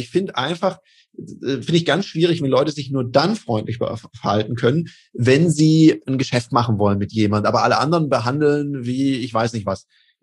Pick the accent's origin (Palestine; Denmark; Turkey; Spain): Denmark; now in Switzerland; Ich bin ja auch in Dänemark aufgewachsen, da ist man ja auch immer